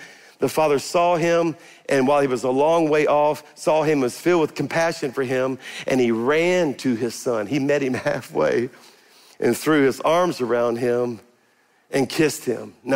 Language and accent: English; Baton Rouge, Louisiana, United States; But he used to tell this story how in eighth grade, we're from Baton Rouge. He went to Baton Rouge High School.